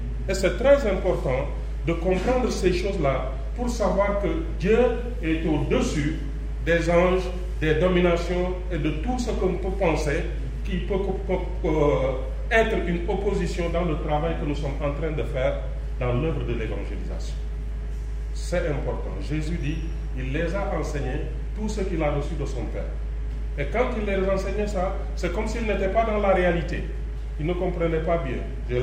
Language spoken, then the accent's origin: French; Senegal; dans mon village, c'est là que je suis né. J'ai grandi avec eux. J'ai fait les choses avec eux. Et c'est chez moi. Comme on dit, on est sénégalais.